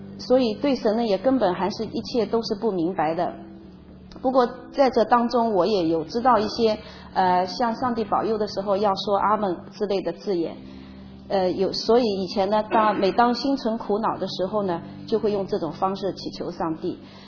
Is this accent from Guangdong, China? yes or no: no; Hangzhou, Zhejiang, China; 我出生在中国，然后从小到大呢